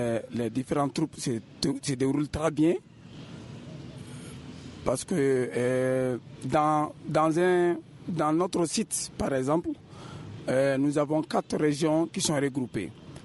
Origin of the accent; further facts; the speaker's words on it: Mali; nous sommes tous des Maliens.